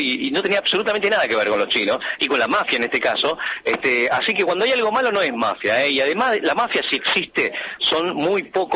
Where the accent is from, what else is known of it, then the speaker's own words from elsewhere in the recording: Buenos Aires, Argentina; Yo soy de origen chino, claramente, pero de los 2 años estoy en Buenos Aires.